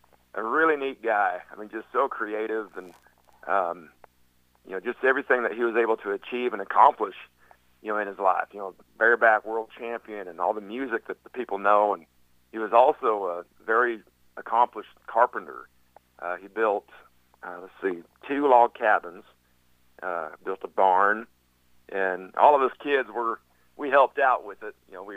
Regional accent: Wyoming, United States; I was born and raised in Wyoming.

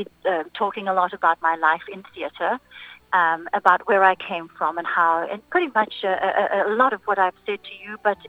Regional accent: South Africa; So growing up in South Africa, there wasn't a lot of inspiration or theater for me when I was younger.

